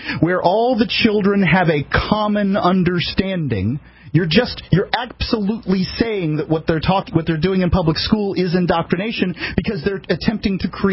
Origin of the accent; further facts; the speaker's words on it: Bradenton, Florida, United States; born there; I mean, I was born in Bradenton, Florida.